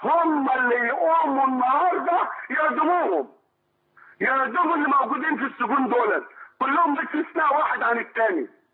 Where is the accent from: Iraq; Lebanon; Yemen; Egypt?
Egypt; ده احنا مصريين